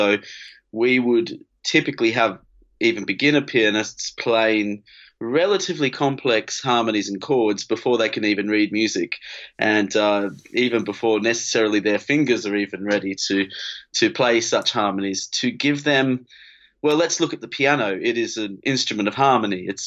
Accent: Tamworth, New South Wales, Australia; I'm from Australia originally. I was born in the I grew up in Tamworth. So for the Australian listeners, you'll know that that's the country music capital of the Southern Hemisphere.

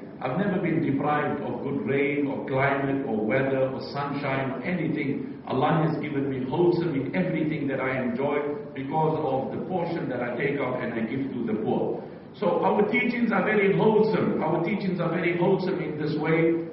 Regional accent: South Africa; You know, I come from South Africa, and unfortunately, crime in our country is very rife.

